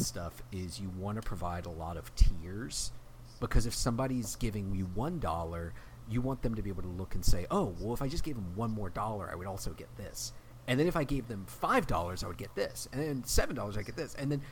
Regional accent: the South, United States; I'm from the South. I don't know how to pronounce anything.

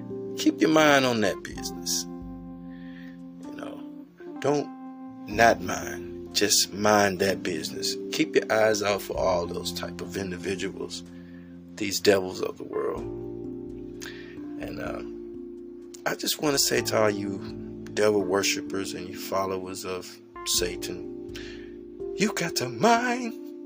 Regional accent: United States; I can say that, honestly, I am an American. You know, whether I'm black, green, blue, or whatever, I am an American.

